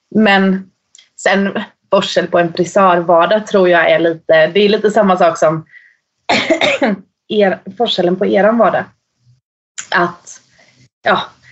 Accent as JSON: {"language": "Swedish", "town": "Stadskällan", "country": "Sweden", "tie": "born or raised there", "moved": "yes", "said": "Då jobbade jag på en frisörsalong som var i min hemby som heter Stadskällan."}